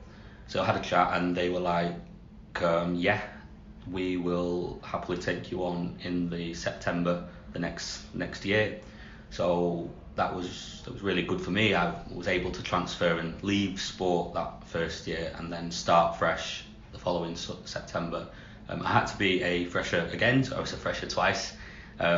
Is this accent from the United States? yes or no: no; Doncaster, Yorkshire and the Humber, United Kingdom; I think I'd been in my hometown, Doncaster. I think I'd been there long enough. I was ready to try out and explore different places.